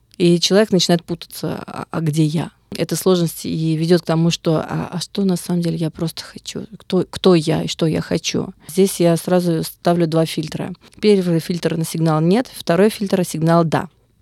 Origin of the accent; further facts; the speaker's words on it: Russia; до своих родителей, у которых армянский менталитет, донести то, что я выросла в России со 2 класса.